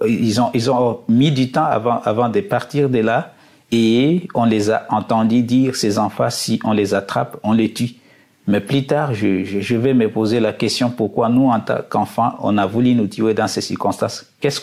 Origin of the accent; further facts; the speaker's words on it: DR Congo; Oui, je suis congolais